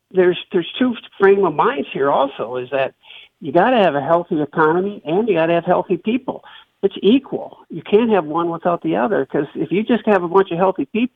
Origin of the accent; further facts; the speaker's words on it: St. Clair, United States; I have been born and raised in St. Clair. I went to school here. I everything I've done is in St. Clair County. I come up from a family that basically we're farmers